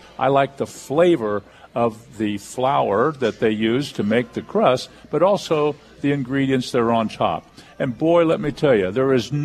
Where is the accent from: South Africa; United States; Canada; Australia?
United States; California; I come from the San Joaquin Valley in California.